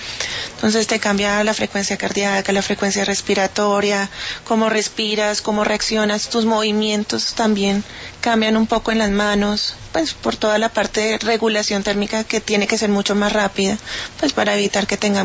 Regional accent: Colombia; nosotros como colombianos, que venimos del trópico, que no tenemos estaciones, que nuestras temperaturas son constantes

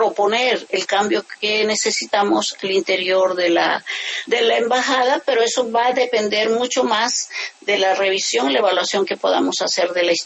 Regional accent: Colombia; los valores que como colombianos tenemos.

